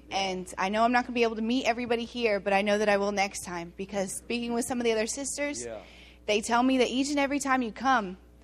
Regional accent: San Antonio, Texas, United States; I'm from San Antonio, the church in San Antonio.

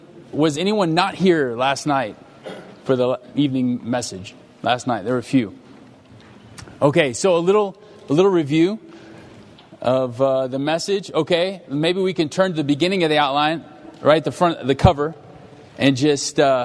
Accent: Long Beach, California, United States; I'm from Long Beach.

